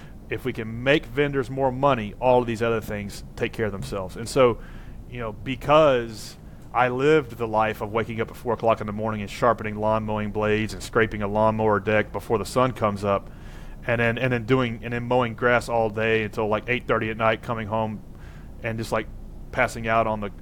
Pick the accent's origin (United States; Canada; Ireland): United States; Tennessee; And I'm from Tennessee.